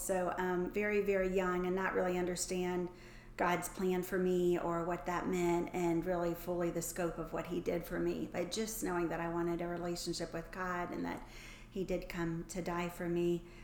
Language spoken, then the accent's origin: English; Franklin, Tennessee, United States; also born or lived in Brentwood / Spring Hill; I grew up here in the Franklin area, one of those few rare people that actually are from the area that they live in.